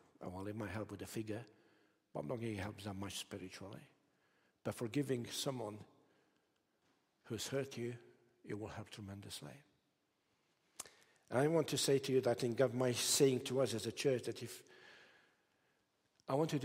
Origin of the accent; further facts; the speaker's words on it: Romania; I grew up in Romania.